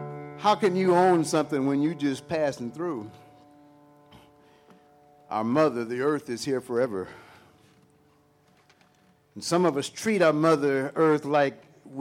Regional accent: Tennessee, United States; After I straighten out my home state of Tennessee.

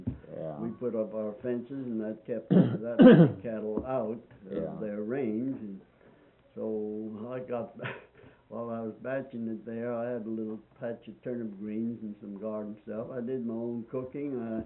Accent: the West, United States; And of course, we grew up with guns in the West.

